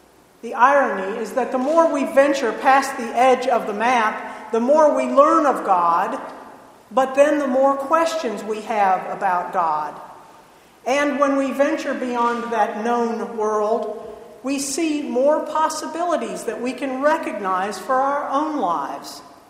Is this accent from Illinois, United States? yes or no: yes; Illinois, United States; I grew up in Illinois on a place that had 7 acres of land.